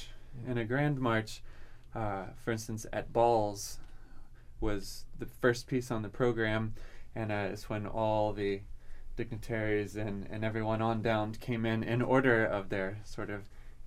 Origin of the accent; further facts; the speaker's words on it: Springfield, Illinois, United States; also I'm from Springfield and I work at the University of Illinois Springfield.